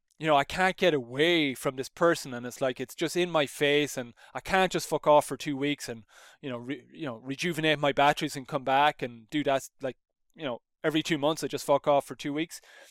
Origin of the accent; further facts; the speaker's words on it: Ireland; growing up in Roman Catholic Ireland, I just didn't get any inspiration from the teachings of Jesus.